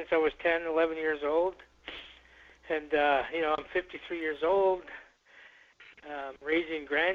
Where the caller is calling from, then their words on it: Mount Currie, British Columbia, Canada; I'm calling in from the Lillooet, it's called Mount Currie, the English name, but we are called the Lillooet Nation here.